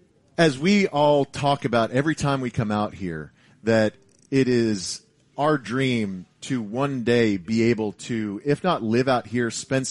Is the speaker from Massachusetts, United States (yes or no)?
no; Dallas, Texas, United States; And I was like, no, I'm from Dallas. I'm going out there for work.